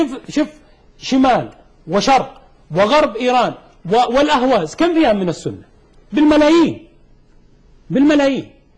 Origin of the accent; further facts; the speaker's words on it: Saudi Arabia; أنت سعودي وأنا سعودي، كم هم في بلادك؟